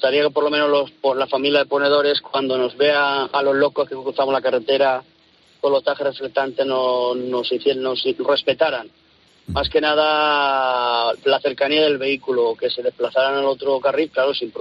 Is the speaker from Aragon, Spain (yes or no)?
yes; Zaragoza, Aragon, Spain; now in Jaén, Spain; Soy maño de nacimiento y de corazón, pero resido en Jaén capital.